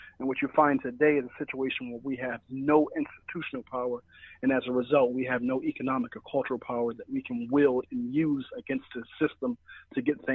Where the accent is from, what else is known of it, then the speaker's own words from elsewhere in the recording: Philadelphia, Pennsylvania, United States; accent: Philadelphia; excuse my accent, I'm from Philly. I've heard that us in Philly, we have an accent sometimes.